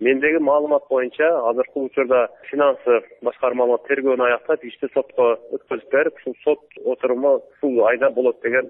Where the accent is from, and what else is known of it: Osh, Osh Region, Kyrgyzstan